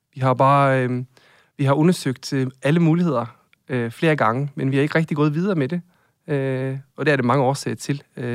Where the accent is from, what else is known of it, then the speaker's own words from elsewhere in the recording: Norway; Og jeg er 35 år. Jeg er fra Norge.